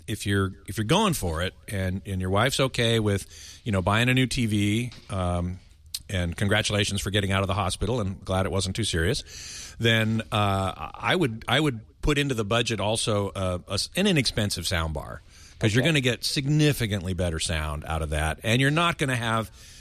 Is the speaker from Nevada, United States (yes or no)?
no; Burbank, California, United States; Okay, we got Richard in Burbank, California, my hometown.